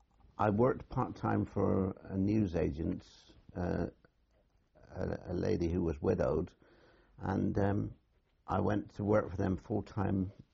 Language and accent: English; Warminster, South West England, United Kingdom; I was born in Warminster.